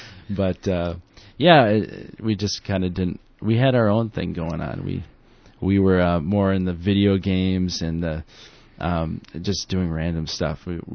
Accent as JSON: {"language": "English", "town": "Dundee", "country": "United States", "tie": "born or raised there", "said": "growing up in Dundee, you know, this town of 100 people, it was definitely known that I was the PK"}